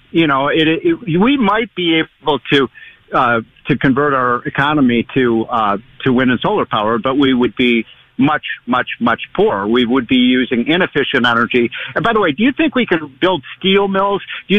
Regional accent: Chicago, Illinois, United States; I'm from Chicago. Do you think we can get my solar power in Chicago where it's cloudy every day?

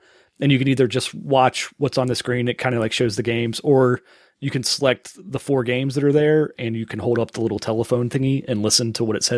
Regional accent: Midwest, United States; I'm from the Midwest. We have grills outside.

